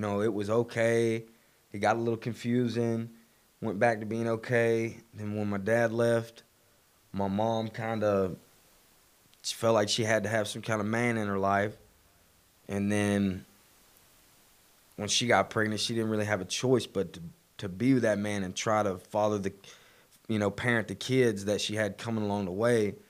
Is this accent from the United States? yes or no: yes; Ball Ground, Georgia, United States; Ball Ground is really like my hometown. I stayed there for like 14 years, but for about 5 years, when we first got there, my mom and dad were together, and then they split up.